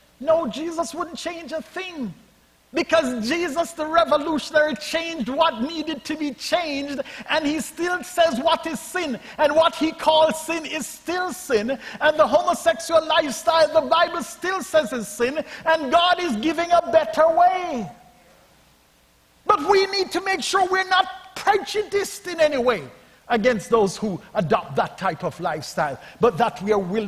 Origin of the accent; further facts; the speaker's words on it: Jamaica; I grew up in Jamaica